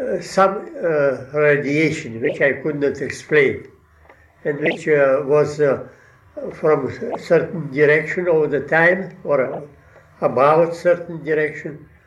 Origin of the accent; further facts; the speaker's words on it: Moscow, Russia; moved away; Well, let me tell you first that I came from Moscow, Russia